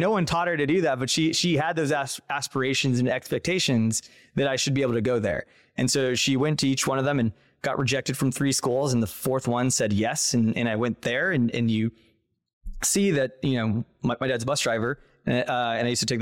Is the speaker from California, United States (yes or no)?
yes; Santa Ana, California, United States; the city where I grew up in is in Santa Ana down in Orange County, it's 80% Mexican immigrants